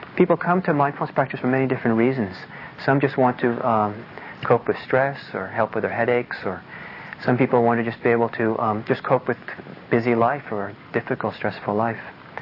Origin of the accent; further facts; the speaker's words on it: Norway; because I'm Norwegian, I grew up back in Norway. And when I grew up in Norway, it was kind of in a city, in kind of a apartment, working class area.